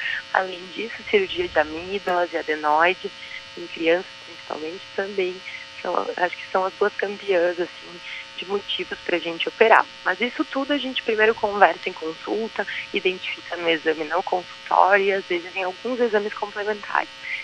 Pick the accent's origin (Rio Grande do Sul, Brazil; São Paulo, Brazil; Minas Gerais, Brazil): Rio Grande do Sul, Brazil; Erechim; uma região próxima à minha região, minha cidade natal, que é Erechim